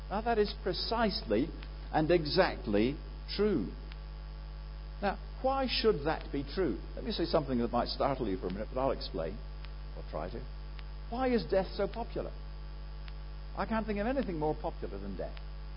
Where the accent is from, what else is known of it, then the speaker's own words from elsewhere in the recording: Guernsey; When I come from the Channel Island of Guernsey. I was born in Guernsey, tiny little dot on the map off the north-northwest coast of France, north coast of France actually, but belonging to the UK.